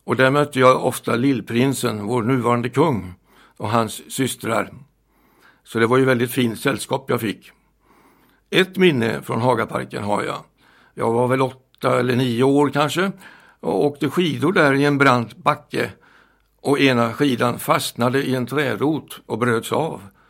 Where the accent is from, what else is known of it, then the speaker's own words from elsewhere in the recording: Helsingborg, Skåne, Sweden; born there; Jag föddes i Helsingborg 2 år innan andra världskriget började. Och då är det ju lätt att räkna ut hur gammal jag är.